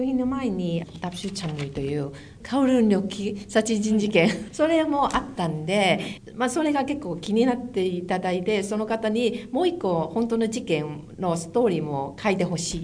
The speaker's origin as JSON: {"language": "Japanese", "country": "Hong Kong", "tie": "born or raised there", "said": "自分は香港で生まれたから香港に育ってたから、まあ、その庶民生活もよくしてるし"}